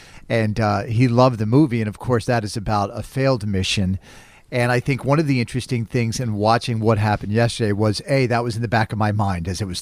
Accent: Florida, United States; growing up in Florida, and I can remember as even a high school student

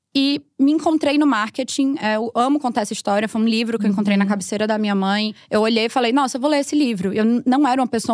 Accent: Fortaleza, Ceará, Brazil; Porque eu sou de Fortaleza, Sim. Ceará, nordestina. Tenho muito orgulho disso.

